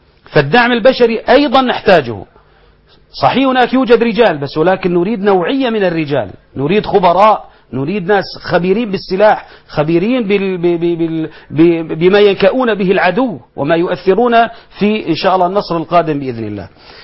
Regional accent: Syria; أنا أقول كسوري

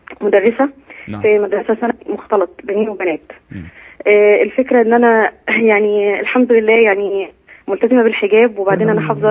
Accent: Alexandria, Alexandria Governorate, Egypt; من الاسكندريه.

